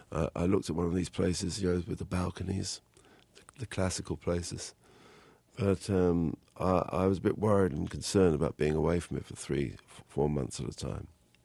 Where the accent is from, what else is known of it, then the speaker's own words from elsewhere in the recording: London, United Kingdom; where I grew up in North London. I lived very close to a train track